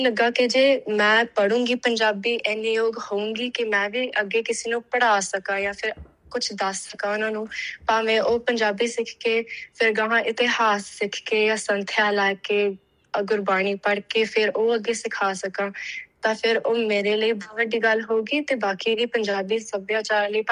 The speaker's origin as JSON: {"language": "Punjabi", "country": "Australia", "tie": "born or raised there", "said": "ਮੇਰੇ ਇੱਥੇ ਦੀ ਜੰਮ ਪਲ ਆ ਆਸਟ੍ਰੇਲੀਆ ਵਿੱਚ ਦੀ, ਤੇ ਮੈਂ ਪੈਨਰਿਥ ਸਿਲੈਕਟਿਵ ਹਾਈ ਸਕੂਲ ਪੜ੍ਹਦੀ ਸੀ, ਪਰ ਪੰਜਾਬੀ ਮੈਂ ਸੈਕੰਡਰੀ ਕਾਲਜ ਆਫ ਲੈਂਗੁਏਜਸ ਤੋਂ ਪੜ੍ਹੀ ਸੀਗੀ 7 Hills ਦੇ ਵਿੱਚ।"}